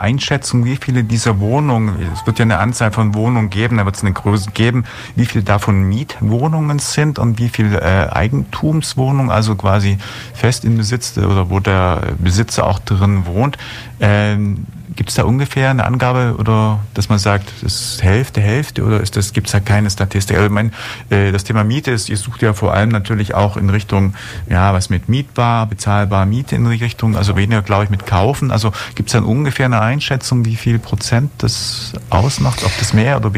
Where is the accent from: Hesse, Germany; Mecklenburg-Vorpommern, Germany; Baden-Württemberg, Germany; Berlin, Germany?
Baden-Württemberg, Germany; Ulm; born there; Ich erinnere mich noch an Zeiten, bin ja gebürtiger Ulmer, da war es so knapp an der 100.000er-Grenze.